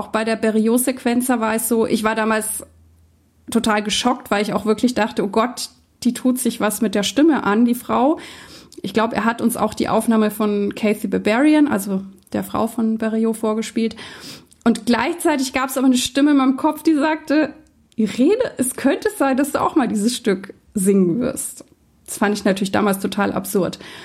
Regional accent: Nuremberg, Bavaria, Germany; Und dann kehrte ich zurück nach Deutschland. Und ich bin ja in Franken groß geworden, bei Nürnberg.

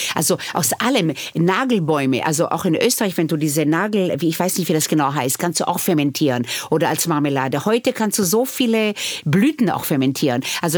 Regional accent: Israel; German is a second language; Ich bin nicht ohne Alkohol aufgewachsen in Israel.

